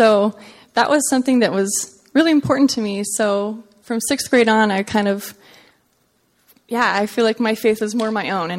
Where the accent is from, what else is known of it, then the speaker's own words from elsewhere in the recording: Manteca, California, United States; I'm from Manteca, so East Union.